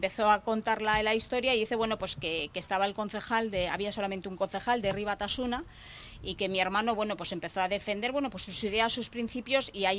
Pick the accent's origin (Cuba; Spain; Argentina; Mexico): Spain; Ermua, Basque Country; cuando acudía a Ermua en un sentido homenaje que también se hizo allí en mi pueblo